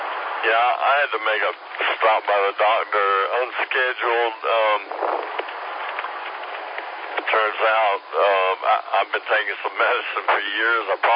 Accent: Greenville, South Carolina, United States; I grew up in Greenville and the Greenville area.

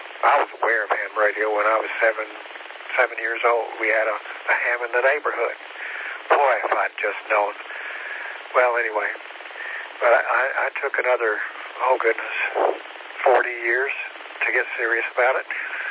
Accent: Tennessee, United States; I grew up in Tennessee, and there was never any issue.

